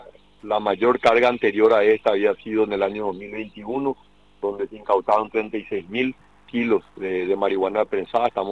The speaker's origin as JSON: {"language": "Spanish", "country": "Paraguay", "said": "realmente un gran orgullo como paraguayo de este trabajo que defiende al Paraguay"}